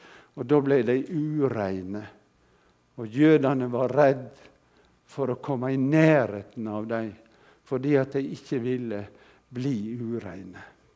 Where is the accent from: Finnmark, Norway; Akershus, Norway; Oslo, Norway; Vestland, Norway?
Vestland, Norway; Akkurat så vi har Hordaland der nede en eller annen plass, der jeg kommer ifra